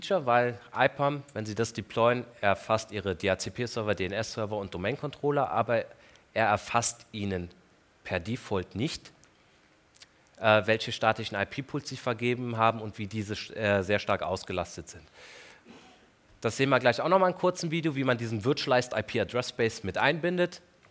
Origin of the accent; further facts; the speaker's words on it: Engelskirchen, North Rhine-Westphalia, Germany; Engelskirchen, dort wo ich herkomme